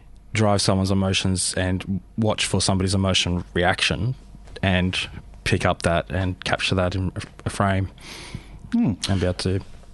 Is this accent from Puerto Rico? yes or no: no; Sydney, New South Wales, Australia; born there; also born or lived in Melbourne / Adelaide / Canberra; I was born in Sydney.